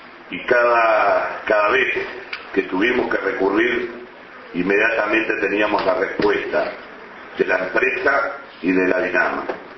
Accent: Fray Bentos, Río Negro, Uruguay; especialmente para la gente de mi pueblo de Fraiventos

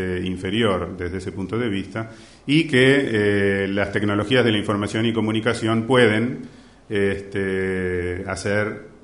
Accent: Uruguay; como uruguayo

